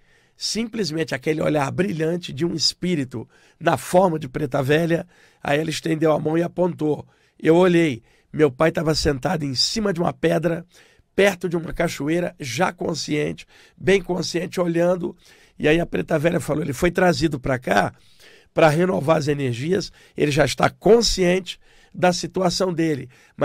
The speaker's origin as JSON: {"language": "Portuguese", "town": "Duque de Caxias", "region": "Rio de Janeiro", "country": "Brazil", "tie": "born or raised there", "said": "Eu comecei a ver cenas da minha infância na Baixada Fluminense, em Duque de Caxias, no Rio de Janeiro."}